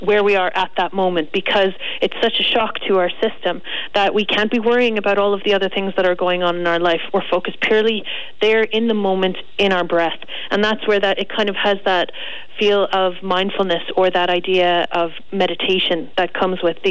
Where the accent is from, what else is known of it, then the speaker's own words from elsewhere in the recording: Canada; I guess I grew up in Canada, and so swimming in the lakes there as a child was the norm.